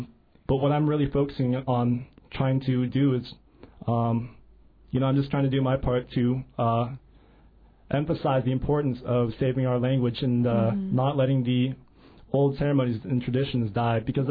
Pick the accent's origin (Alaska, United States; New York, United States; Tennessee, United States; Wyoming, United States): Alaska, United States; I was raised here in Southeast where Tsingit is one of the biggest tribes around here.